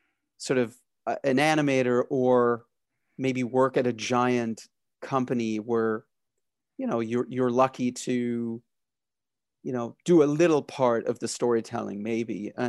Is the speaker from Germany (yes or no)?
yes; Berlin, Germany; I grew up in Berlin in Germany, so I fell in love with this sort of French Belgian comics